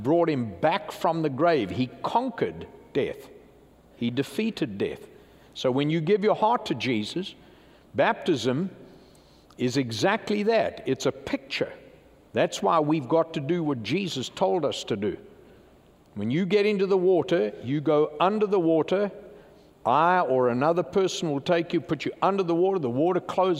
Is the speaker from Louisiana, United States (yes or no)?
yes; New Orleans, Louisiana, United States; accent: Louisiana